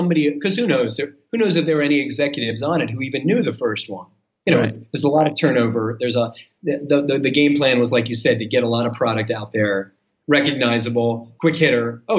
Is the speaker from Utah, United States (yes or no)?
no; Philadelphia, Pennsylvania, United States; I'm actually from Philly.